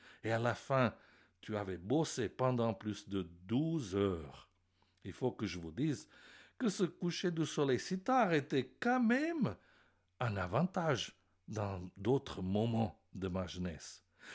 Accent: Sicily, Italy; French is a second language; je suis né et grandi en Sicile, où les hautes températures font arriver l'été bien tôt que ce qui est prévu dans le calendrier.

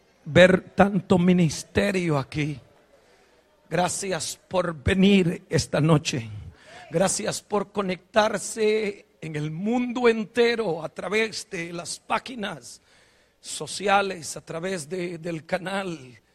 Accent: Costa Rica; born there; Nací en Costa Rica, pero me siento borincano.

